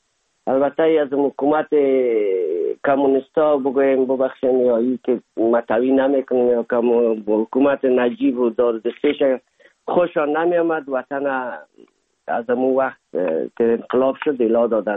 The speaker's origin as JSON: {"language": "Persian", "country": "Afghanistan", "lives_now": "Germany", "said": "زمانی که ما از افغانستان آمدیم"}